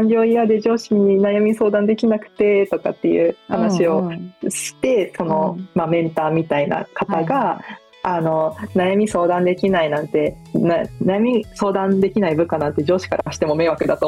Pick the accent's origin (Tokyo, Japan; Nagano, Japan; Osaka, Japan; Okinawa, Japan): Okinawa, Japan; なかなかちょっと希望するところが叶わずに地元に帰ったっていうのが